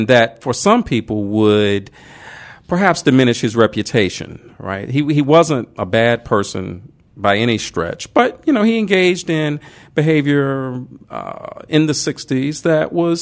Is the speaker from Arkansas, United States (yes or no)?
yes; Arkansas, United States; his, you know, early years growing up in Arkansas